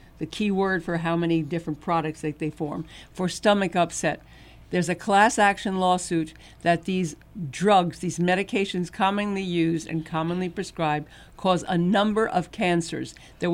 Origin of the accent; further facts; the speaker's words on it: Brooklyn, New York, United States; Don't forget, too, that Dennis came from Iowa, and I'm from Brooklyn, New York, okay?